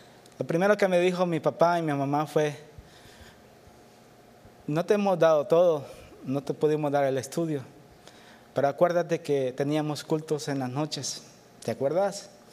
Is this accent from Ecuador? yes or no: no; El Salvador; moved away as an adult; A los 18 años, hermanos, yo salí de El Salvador, muy jovencito. No sabía nada de inglés, ni una pizca, ni un poquito, ni un tantito. Llegué a este país en el 93.